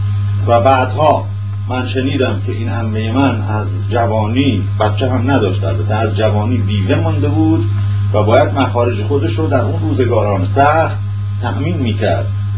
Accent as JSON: {"language": "Persian", "town": "Tehran", "region": "Tehran Province", "country": "Iran", "tie": "born there", "said": "اینا در تهران. و من در منزلی که دنیا آمدم هم منزل مسکونی بود و هم مدرسه"}